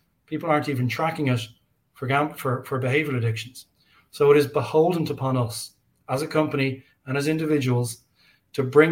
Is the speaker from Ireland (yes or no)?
yes; Ireland; I'm an Irish guy.